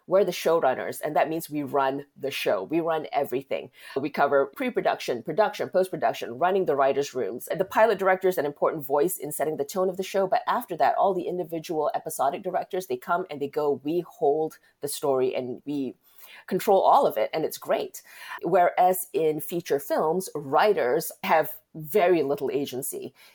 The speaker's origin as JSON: {"language": "English", "country": "Malaysia", "tie": "born or raised there", "said": "growing up in Malaysia, I'm like everybody else, and we feel like we're king of the hill."}